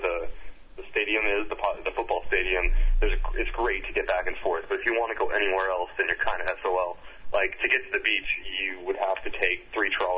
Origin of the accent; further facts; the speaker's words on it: San Diego, California, United States; And now I'm from San Diego, so maybe being in D.C., there's like, oh, cool